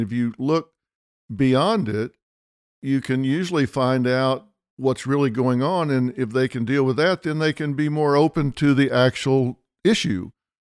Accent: Southern United States, United States; And you know, I was raised in the South.

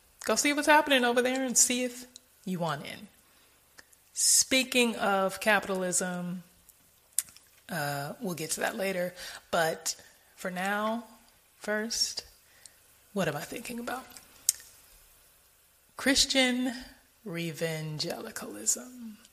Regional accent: California, United States; I am from California, and yeah, pretty much all of my family is still there.

